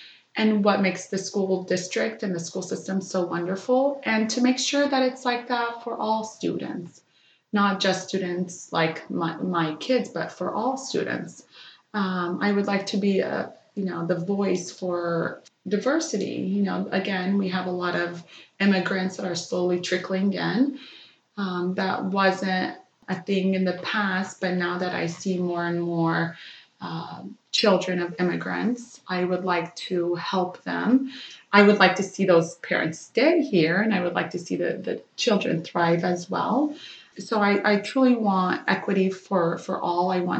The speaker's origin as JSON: {"language": "English", "town": "Stillwater", "country": "United States", "tie": "born or raised there", "said": "It reminds me of my hometown of Stillwater."}